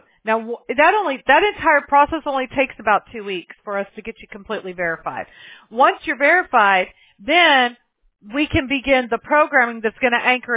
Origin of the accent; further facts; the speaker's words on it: Mobile, Alabama, United States; born there; And I was born in Mobile, Alabama, so my husband's married to a Southern Belle as well